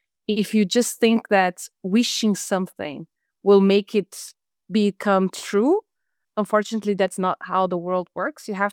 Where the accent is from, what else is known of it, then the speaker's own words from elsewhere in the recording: Brazil; moved away as an adult; now in France; So I am Brazilian. I was born in Brazil and I spent most of my life there and certainly my best years in terms of infancy and adolescence. And it's been 7 years that I now live in France.